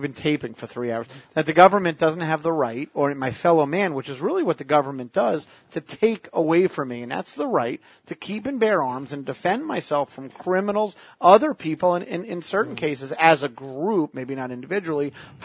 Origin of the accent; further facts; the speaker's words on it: United States; You know, as an American, I have to listen to my government.